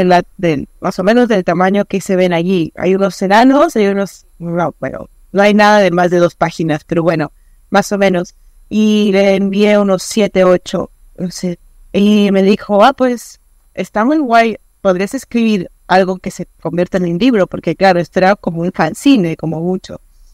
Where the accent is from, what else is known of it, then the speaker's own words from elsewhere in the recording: Lima, Peru; yo finalmente soy de Lima.